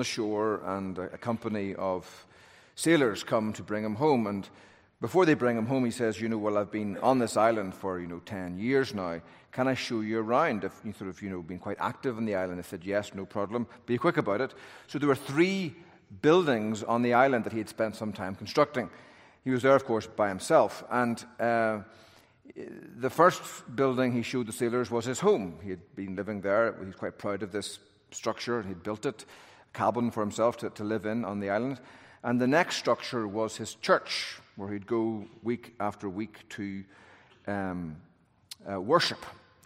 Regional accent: United Kingdom; now in United States; I'm not speaking to you as a Britisher now, I'm speaking to you as an American. I wasn't born here, but I got here as fast as I could.

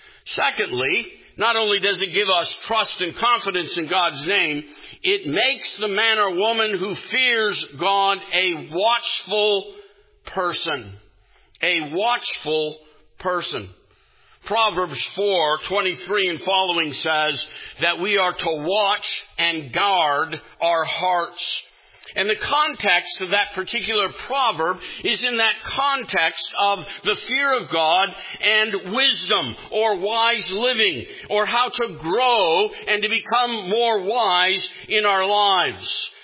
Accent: United States; I grew up here in the United States.

